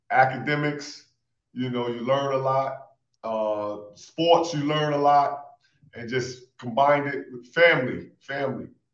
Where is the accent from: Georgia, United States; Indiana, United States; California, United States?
Georgia, United States; Atlanta; also born or lived in Queens; And Atlanta, you know, I grew up in Atlanta. So, you know, New York and Atlanta. So those are my roots, you know what I mean?